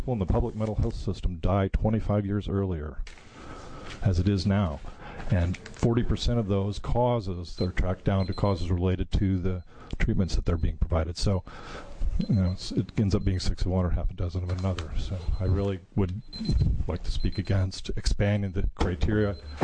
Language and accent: English; Eugene, Oregon, United States; I'm from Eugene, Oregon.